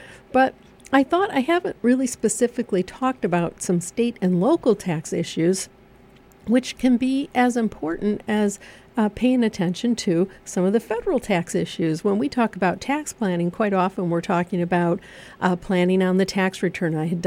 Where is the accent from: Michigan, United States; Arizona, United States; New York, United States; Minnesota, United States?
Michigan, United States; So even when I came from Michigan, I thought it was very odd how Pennsylvania did their taxes.